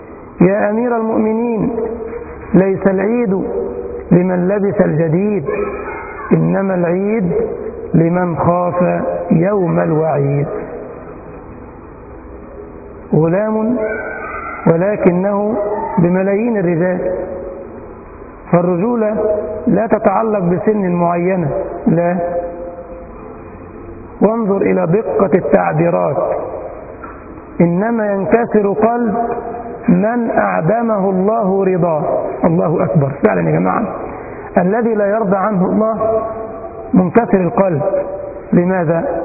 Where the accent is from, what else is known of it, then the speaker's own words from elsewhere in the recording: Egypt; زي يقولوا عندنا في مصر: فلان ده ما بينزل ليش من زور.